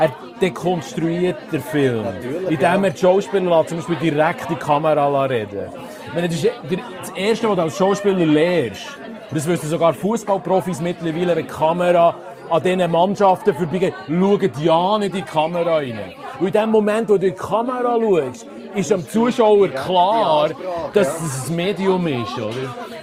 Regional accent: Switzerland; ich bin Schweizer und wir stehen dazu und darum schreibe ich jetzt Schweizerdeutsch.

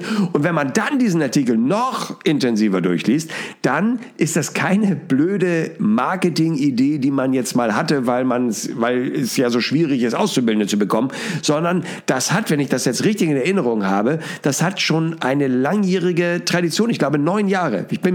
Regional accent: Hamburg, Germany; aus meiner Sicht als Hamburger.

